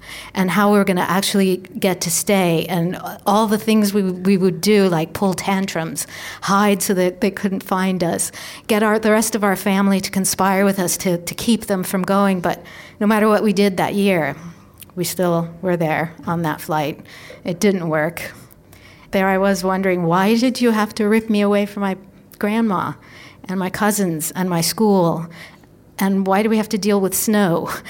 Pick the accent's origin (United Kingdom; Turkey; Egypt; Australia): Egypt; Cairo, Cairo Governorate; English is a second language; now in United States; there was a book on our coffee table in Cairo called USA. But because I couldn't speak English at the time and I was going to a German school